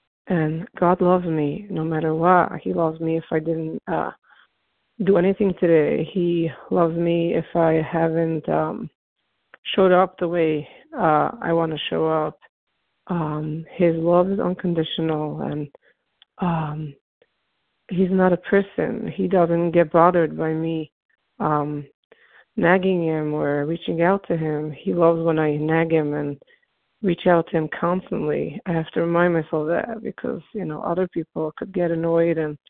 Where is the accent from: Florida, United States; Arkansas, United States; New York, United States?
New York, United States; from New York.